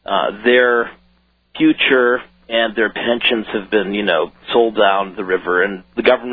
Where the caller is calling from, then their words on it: Brooklyn, New York, United States; I'm calling from Brooklyn